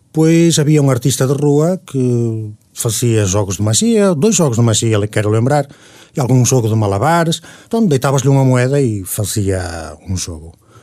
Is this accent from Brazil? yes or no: no; Carapeços, Norte, Portugal; now in Spain; Sim, sou natural de Carapeços, nasci no Hospital de Barcelos.